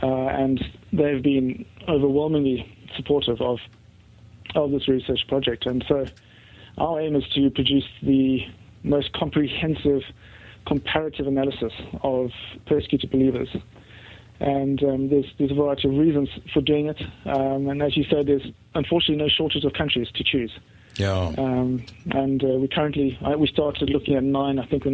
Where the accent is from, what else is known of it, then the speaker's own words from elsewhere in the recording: South Africa; I would go back to my time as a South African growing up under apartheid and really experiencing an unjust system